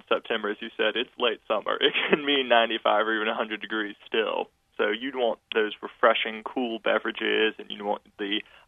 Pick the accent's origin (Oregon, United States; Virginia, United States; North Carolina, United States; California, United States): North Carolina, United States; Charlotte; I grew up in Charlotte, but I actually went to the University of Wisconsin for college.